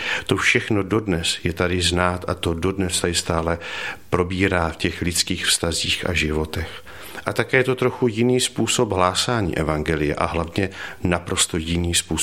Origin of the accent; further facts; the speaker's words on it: South Moravian Region, Czechia; moved away; ne jako je to u nás na Moravě